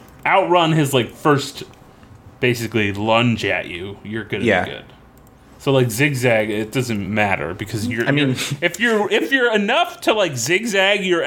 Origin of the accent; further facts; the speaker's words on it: Florida, United States; That's what I've heard every, like, growing up in Florida, that's always what I heard.